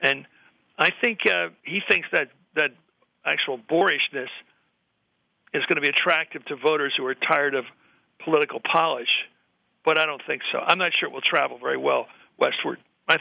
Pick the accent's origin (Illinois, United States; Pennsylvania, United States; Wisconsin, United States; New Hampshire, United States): Pennsylvania, United States; I think Corbett of my home state is in big trouble.